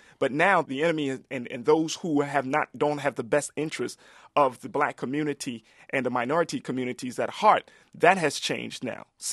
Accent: Baltimore, Maryland, United States; As a young man growing up in Baltimore City, I saw that there was something that was needed, that was necessary.

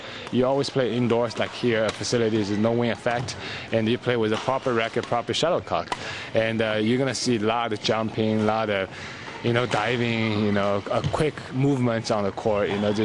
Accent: China; English is a second language; now in United States; You know, I was born and raised in China.

